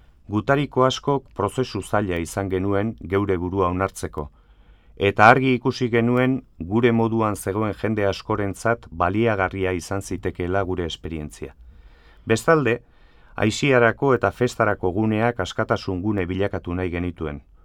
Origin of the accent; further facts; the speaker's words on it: Spain; Euskara nire ama hizkuntza delako. Etxean, betidanik, euskaraz hitz egin izan dut gurasoekin eta anaiarrebekin.